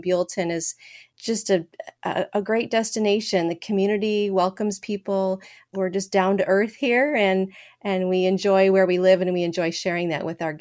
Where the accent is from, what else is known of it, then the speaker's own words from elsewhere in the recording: Michigan, United States; I'm from the Midwest. I'm from Michigan. I'm a small town in Michigan.